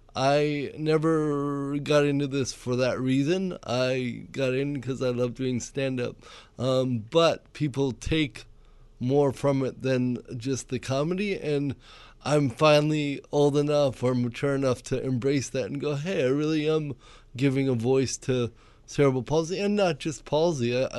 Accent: Cameroon; born there; I was born in Cameroon, West Africa.

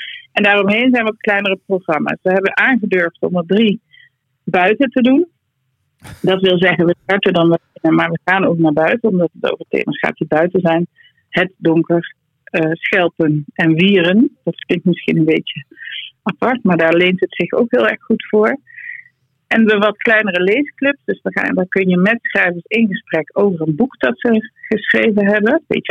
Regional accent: southern Netherlands, Netherlands; accent: soft G; Wat mijn zachte G misschien doet vermoeden.

